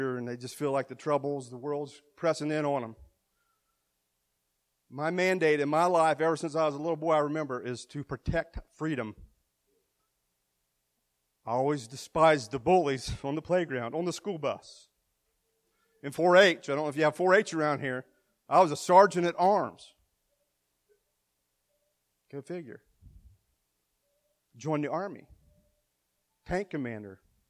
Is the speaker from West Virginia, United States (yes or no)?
yes; West Virginia, United States; I'm from West Virginia. I was the youngest boy out of four boys.